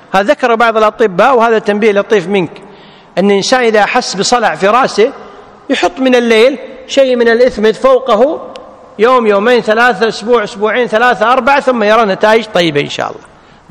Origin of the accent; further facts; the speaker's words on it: Kuwait; عندنا في الكويت يسمونها الحبة السوداء